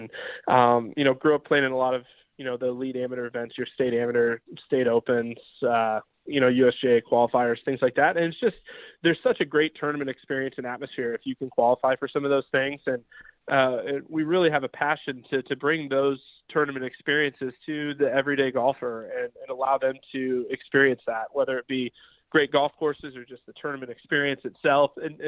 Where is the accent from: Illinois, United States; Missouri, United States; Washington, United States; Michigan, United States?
Illinois, United States; Decatur; Used to grow up when I was 8, 9 years old with a little 9-hole course in my hometown, Decatur, Illinois.